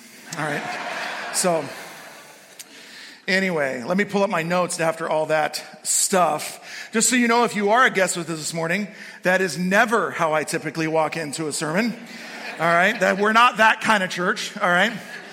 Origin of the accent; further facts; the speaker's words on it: California, United States; I grew up in California. I'm a pretty rabid 49ers fan.